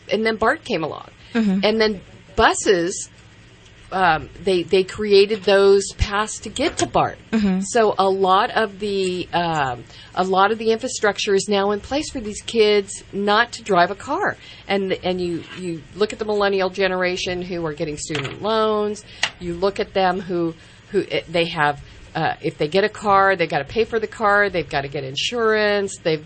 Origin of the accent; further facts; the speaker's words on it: Pleasanton, California, United States; Well, when you think about it, in the Bay Area, now I grew up in Pleasanton, Livermore area.